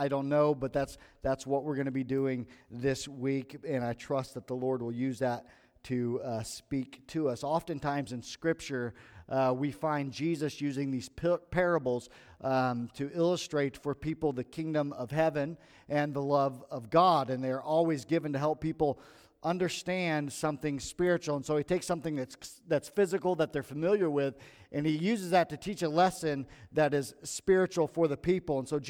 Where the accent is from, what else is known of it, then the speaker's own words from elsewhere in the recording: Bethany, Missouri, United States; I grew up in Bethany, Missouri. I'm a graduate of South Harrison High School in 1993.